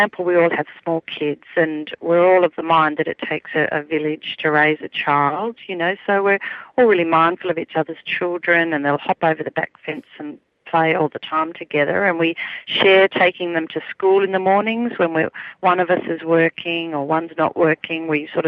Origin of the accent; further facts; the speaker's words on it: Australia; we come from Australia and we have this sense of community